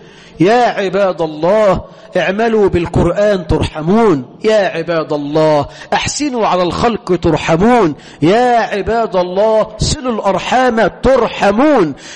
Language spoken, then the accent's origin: Arabic; Egypt; اللهم اجعل بلدنا مصر أمنا أمانا، رخاء سخاء